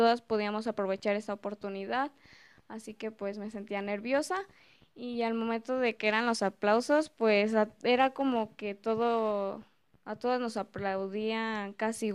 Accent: Huecorio, Michoacán, Mexico; También soy de aquí de Huecorio, aquí vivo. Yo tengo 14 años

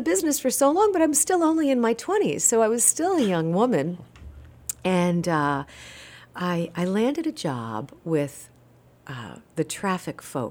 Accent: Cumberland, Rhode Island, United States; accent: Rhode Island; I was born and raised in Cumberland, Rhode Island, mm-hmm. so not far from here, and I had a bad Rhode Island accent. Cumberland. I was from Valley Falls, right?

